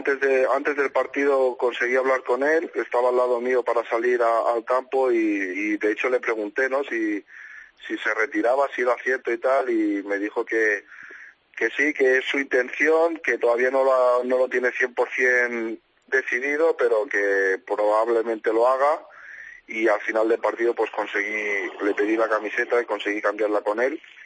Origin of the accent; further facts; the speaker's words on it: Barcelona, Catalonia, Spain; born there; soy nacido en Barcelona. Mi madre de allí, de Vilassar de Mar, cerca de Barcelona, y mi padre de Sevilla